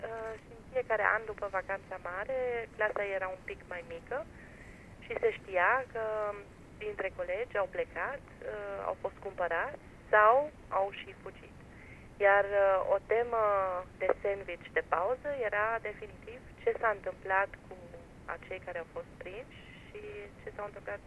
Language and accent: Romanian; Timișoara, Timiș County, Romania; born there; Eu m-am născut la Timișoara și cu toate că nu sunt de origine germană, chiar deloc, nu sunt români, părinții mei au decis să mă dea la școala germană.